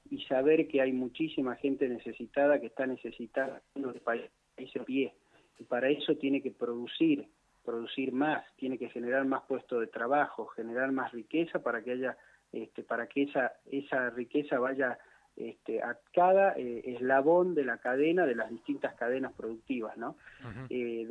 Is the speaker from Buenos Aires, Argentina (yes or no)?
no; Salta, Argentina; cada uno de nosotros como argentinos, ¿no? Y como salteños